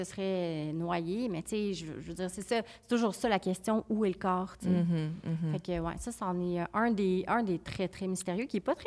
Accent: Quebec, Canada; Probablement, parce que je viens d'Abitibi

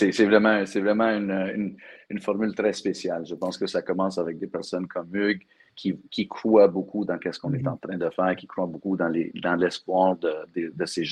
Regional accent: Quebec, Canada; now in United States; on est tellement fiers de toujours représenter, bien sûr, le Canada, bien sûr, le Québec, parce qu'on vient du Québec.

